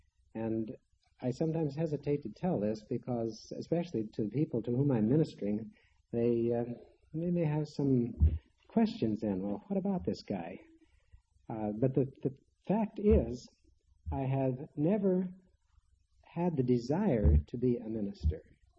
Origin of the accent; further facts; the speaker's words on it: Kansas, United States; born there; I was born in Kansas, not, well, quite a ways from here, but where I used to watch the hawks soar